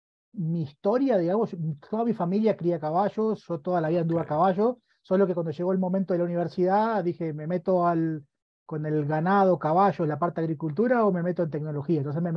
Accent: Uruguay; moved away as an adult; also born or lived in Bogotá; now in Medellín, Colombia; Yo soy de origen uruguayo. Okay, tengo 40 y poquitos años y estoy viviendo en Colombia desde hace como 13. Vivo en Medellín, aunque estuve un tiempo viviendo en Bogotá.

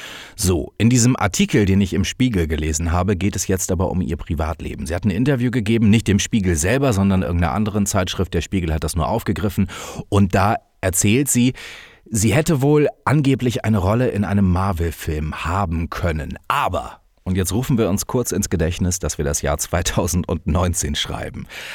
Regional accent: Hamburg, Germany; ich komme aus einer Millionenstadt aus Hamburg und bin dann rausgezogen aufs Dorf, wo gerade mal in diesem Ort knapp über 2000 Einwohner wohnen.

